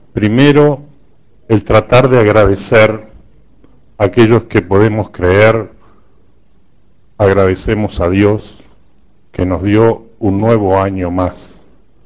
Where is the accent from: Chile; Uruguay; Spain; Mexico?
Uruguay; Somos los uruguayos los que tenemos por delante ese futuro.